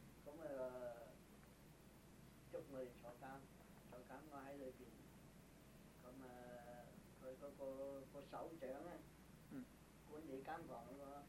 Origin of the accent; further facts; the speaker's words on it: Guangdong, China; 人，我父親是廣東人。我必心啦，越南同廣東一樣，越南話同廣東差少少